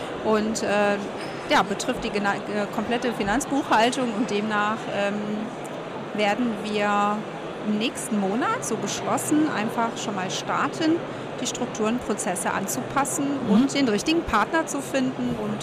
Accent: Meerbusch, North Rhine-Westphalia, Germany; Ich komme hier aus Meerbusch

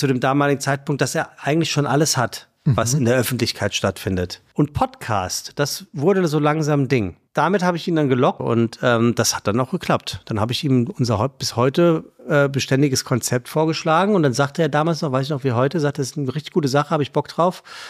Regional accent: Frankfurt, Hesse, Germany; Ja, ich bin Frankfurter grüne Soße

